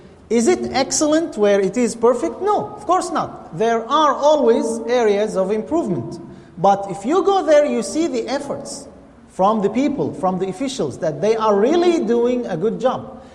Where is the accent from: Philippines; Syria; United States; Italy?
Syria; Now, first of all, I'm not from Saudi, I'm Syrian. Yes, I did study there